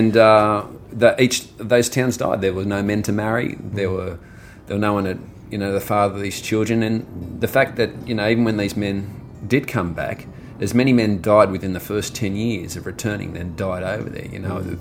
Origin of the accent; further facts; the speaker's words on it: Australia; I'm very proud of being Australian, you know, and our people. We're a remarkable race of people on a very big, harsh land.